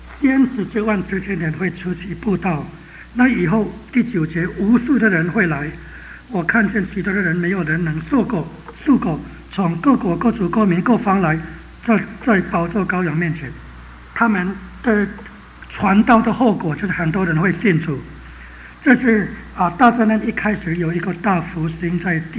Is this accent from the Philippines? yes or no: yes; Philippines; 我说菲律宾有7000个小岛，我从菲律宾来